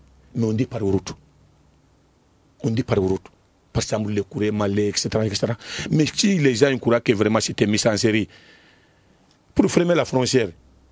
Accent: Mali; Les gens croient que nous, on n'est pas des Maliens, on est des Maliens.

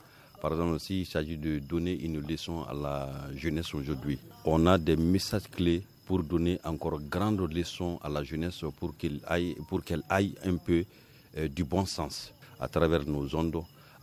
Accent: Bamako, Mali; Je suis natif de Bamako, précisément la Fiabougou. C'est le boulot qui m'a fait venir ici en 2012.

